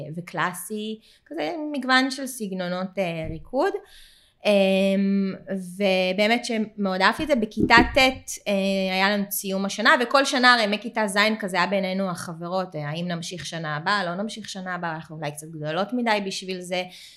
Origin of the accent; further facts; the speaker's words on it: Tel Aviv, Tel Aviv District, Israel; גדלתי בתל אביב. נולדתי וגדלתי בתל אביב, והייתי בבדור תקופה.